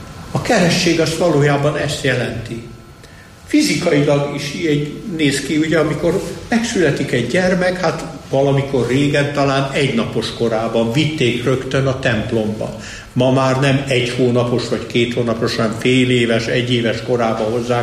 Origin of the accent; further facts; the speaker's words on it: Budapest, Hungary; Pesterzsébeti templom körül nőttünk föl, ott volt az édesapám lelkész először